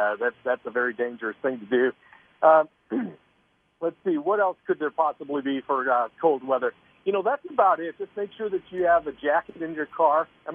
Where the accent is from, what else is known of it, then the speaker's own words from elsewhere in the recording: Minnesota, United States; You know, I grew up in Minnesota, and we had a couple of nights where it got down pretty cold.